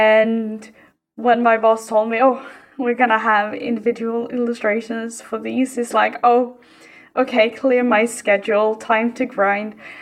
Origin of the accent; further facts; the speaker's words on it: Stockholm, Stockholm County, Sweden; Oh yeah, I'm from Sweden. I live in Stockholm.